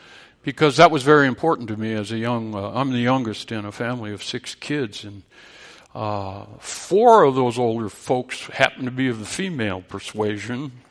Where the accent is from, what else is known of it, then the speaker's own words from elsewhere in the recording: Minneapolis, Minnesota, United States; When I was a little boy, I grew up in South Minneapolis, in a nice little working class neighborhood on 28th Street and 17th Avenue